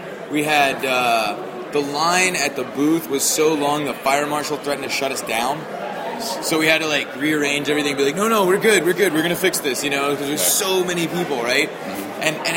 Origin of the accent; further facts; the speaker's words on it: Atlanta, Georgia, United States; I mean, I'm from Atlanta. My grandfather went to Georgia Tech.